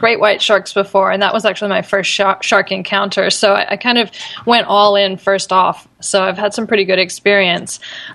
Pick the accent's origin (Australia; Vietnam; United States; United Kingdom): Australia; I am heading over to my home country of Australia in about next month